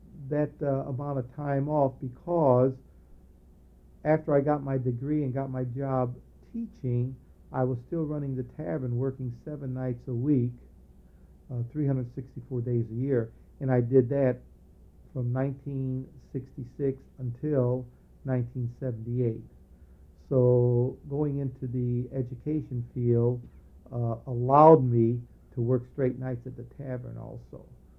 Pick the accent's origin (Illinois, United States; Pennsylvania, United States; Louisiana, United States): Pennsylvania, United States; Pittsburgh; from the way that I was raised in Lincoln Place and with my friends, it didn't make any difference with me.